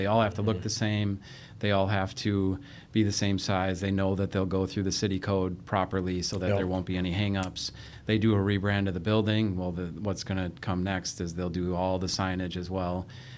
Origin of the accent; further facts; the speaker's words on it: Fond du Lac, Wisconsin, United States; I grew up in Fond du Lac, Wisconsin, so it's about an hour north of Milwaukee, over south of Green Bay.